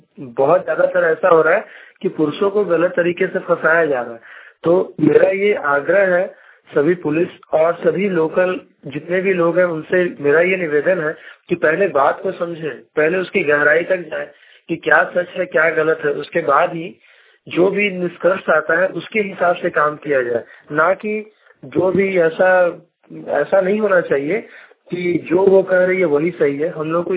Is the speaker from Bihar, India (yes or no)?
no; Dhanbad, Jharkhand, India; मैं धनबाद का रहने वाला हूँ